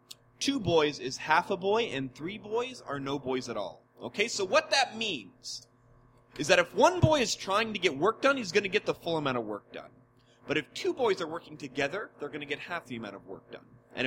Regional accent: California, United States; Between L.A. and San Diego, the Inland Empire.

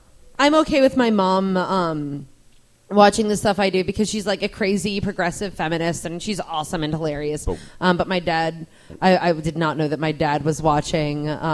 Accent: New England, United States; Didn't I just say I'm from New England?

